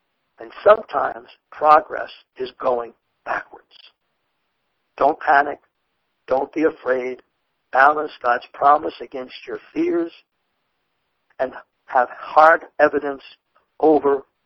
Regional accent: Brooklyn, New York, United States; born there; I was born in the Samaritan Hospital in Brooklyn.

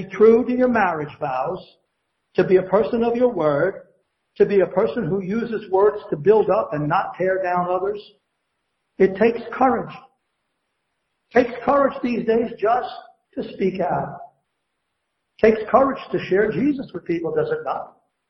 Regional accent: Brooklyn, New York, United States; My mother and my father, when I was a boy growing up in Red Hook, Brooklyn, and I'm sure this is true for just about anybody who grew up in Brooklyn

